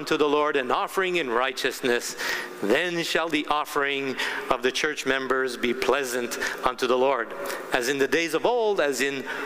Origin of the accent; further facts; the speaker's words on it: Eden Valley, Colorado, United States; I'm from Eden Valley in Colorado